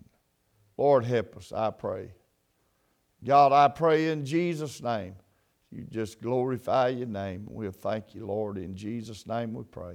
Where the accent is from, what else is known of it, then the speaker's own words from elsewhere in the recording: Louisiana, United States; back where I'm from, I was born and raised in Louisiana.